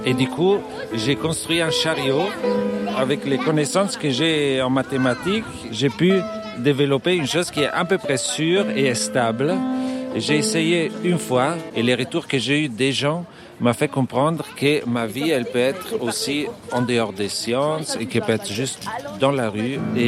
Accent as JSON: {"language": "French", "town": "Merano", "region": "Trentino-Alto Adige", "country": "Italy", "second_language": "French", "said": "À la base, je viens du Tirol, d'une ville qui s'appelle Merano, qui est dans le nord d'Italie."}